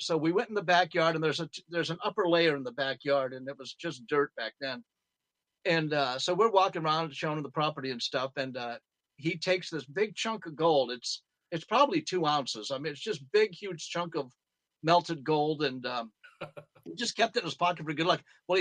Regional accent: Glendale, California, United States; When I was a little kid, I grew up in Glendale, California, and we had a really bitchin' porch that we would sit on hot nights.

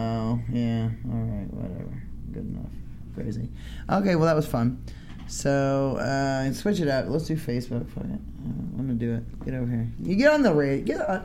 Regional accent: Maine, United States; I'm from Maine, so I don't give a crap.

